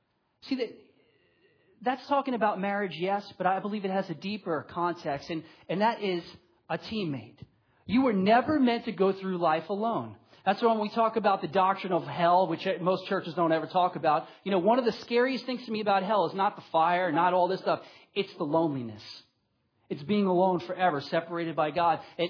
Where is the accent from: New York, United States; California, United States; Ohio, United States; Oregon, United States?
New York, United States; I'm from New York, so hey, represent the place where you're from.